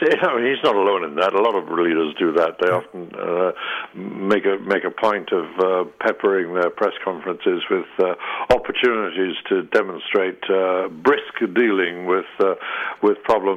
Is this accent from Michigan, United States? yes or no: no; New York City, New York, United States; It's in my hometown newspaper, the New York Times.